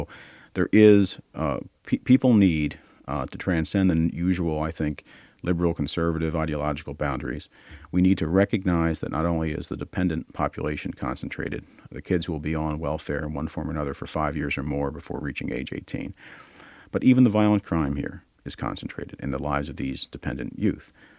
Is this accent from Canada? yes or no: no; Philadelphia, Pennsylvania, United States; In the city of Philadelphia, which is my hometown, the city I know and love best